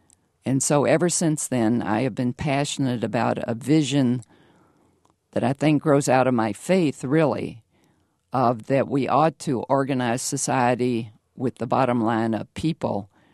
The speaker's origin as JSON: {"language": "English", "town": "Lexington", "region": "Kentucky", "country": "United States", "tie": "born or raised there", "said": "Lexington."}